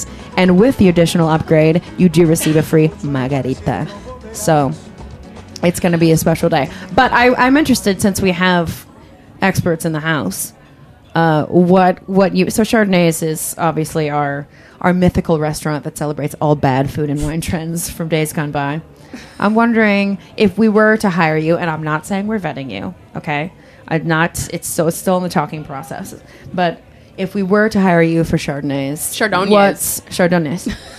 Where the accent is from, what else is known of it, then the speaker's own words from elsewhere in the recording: Kentucky, United States; I'm from Kentucky. So we were raised on a special spoon.